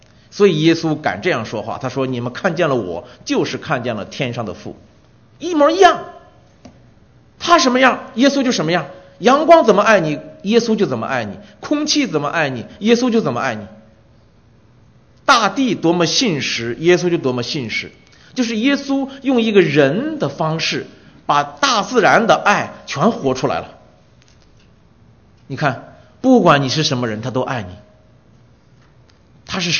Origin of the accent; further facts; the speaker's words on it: China; 我们大陆人年轻，我们年轻人谈恋爱的时候常常写这样的情书